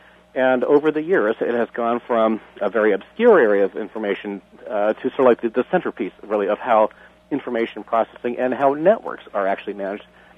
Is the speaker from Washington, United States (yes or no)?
yes; Washington, United States; I grew up in the Pacific Northwest. I had the privilege of taking a bus, like 2 hours a drive from where I was living. I lived in an area that's kind of mostly farming and that kind of thing, and drove into Seattle